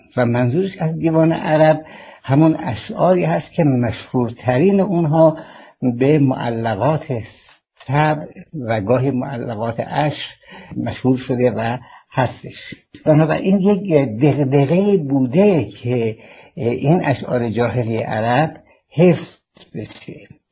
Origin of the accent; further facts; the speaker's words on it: Mashhad, Razavi Khorasan, Iran; accent: Mashhadi; من خراسانی هستم، مشهدی هستم، اگر بخوام مثلا به لفظ مشهدی صحبت بکنم ممکنه شما بعضی حرفای منو متوجه نشیم